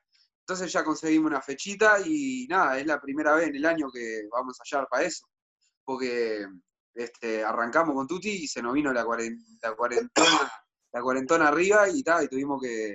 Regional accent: Montevideo, Uruguay; Yo soy de La Teja

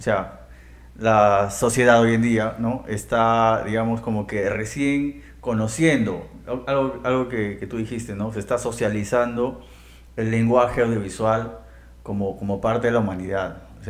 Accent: Loreto, Peru; accent: charapa; Nuestro dejo bien charapa

